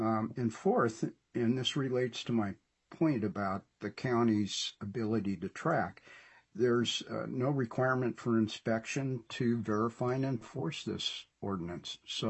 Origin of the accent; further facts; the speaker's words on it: Indianola, United States; I'm from Indianola.